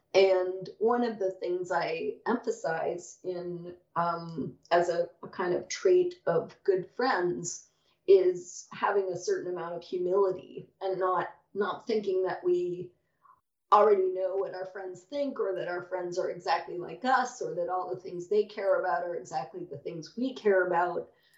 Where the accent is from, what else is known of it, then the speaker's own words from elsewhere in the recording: Canada; I think it's because I'm Canadian.